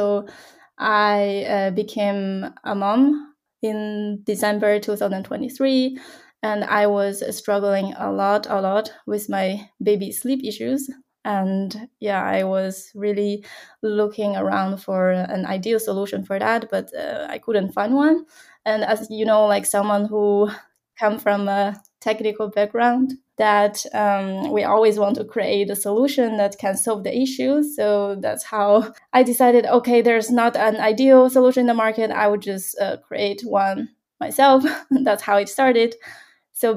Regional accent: China; because I come from China, and in China, everybody is very cautious and nervous when coming to parenting.

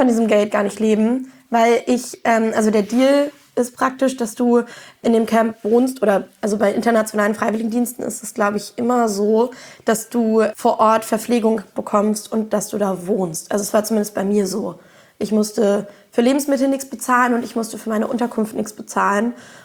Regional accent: Berlin, Germany; ich komme aus Berlin, meine Eltern haben genug Geld, um mir vieles zu ermöglichen.

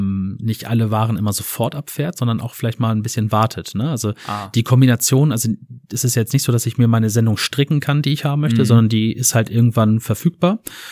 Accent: Lower Saxony, Germany; Ich meine, ich bin Niedersachse

